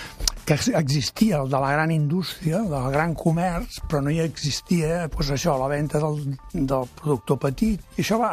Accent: Terrassa, Catalonia, Spain; born there; Jo sóc nascut a Terrassa, havia estudiat capacitació agrària.

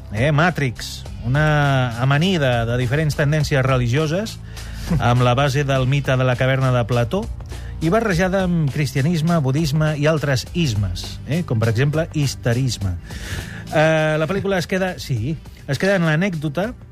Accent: Catalonia, Spain; perquè sóc català i, per tant, garrepa

